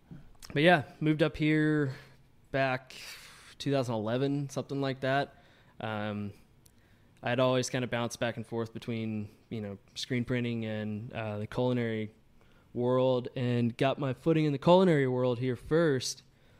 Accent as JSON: {"language": "English", "region": "Georgia", "country": "United States", "lives_now": "Chicago, United States", "said": "I'm not originally from Chicago. I'm from Georgia, and that's kind of where I got my footing in the industry."}